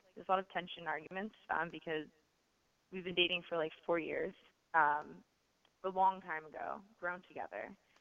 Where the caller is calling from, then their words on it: New York, United States; Calling from New York.